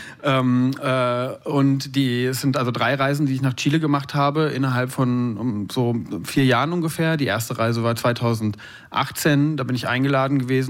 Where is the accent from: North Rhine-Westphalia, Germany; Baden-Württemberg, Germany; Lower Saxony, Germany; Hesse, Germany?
North Rhine-Westphalia, Germany; Herne; Ich bin 1979 in Herne im Ruhrgebiet aufgewachsen.